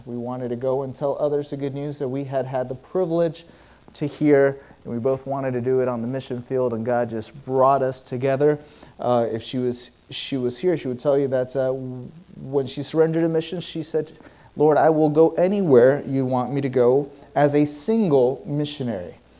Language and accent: English; Caracas, Capital District, Venezuela; now in United States; if you stand on the top floor, you can actually see the building where I grew up in Caracas.